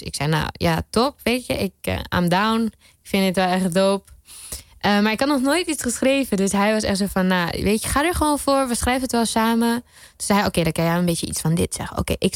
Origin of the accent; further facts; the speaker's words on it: Suriname; Dus we komen allemaal uit Suriname.